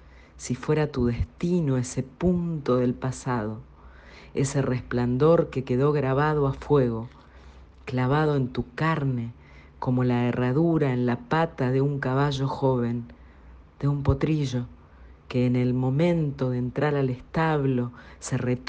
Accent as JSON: {"language": "Spanish", "town": "Resistencia", "region": "Chaco", "country": "Argentina", "said": "de Resistencia, Chaco, Argentina."}